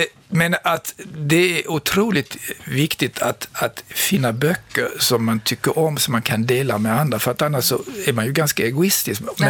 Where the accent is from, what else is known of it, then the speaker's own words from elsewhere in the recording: Malmö, Skåne, Sweden; i Malmö, det är inte riktigt Macondo, va?